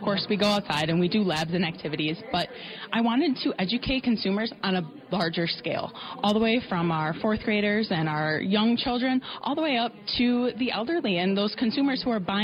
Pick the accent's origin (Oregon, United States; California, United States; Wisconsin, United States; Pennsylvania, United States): Wisconsin, United States; Fort Atkinson; I traveled a little bit being in college from my hometown of Fort Atkinson up to River Falls